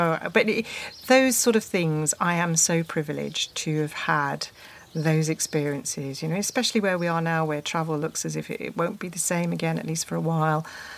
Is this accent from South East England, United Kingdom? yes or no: yes; South East England, United Kingdom; I mean, I grew up in Sussex with glowworms.